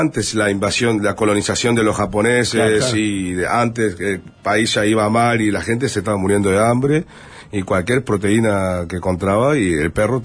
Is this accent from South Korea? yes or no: yes; Busan, South Korea; Spanish is a second language; Sí, porque como yo soy de Busan, yo salía de la puerta de mi casa y había como una playa con las señoras pescando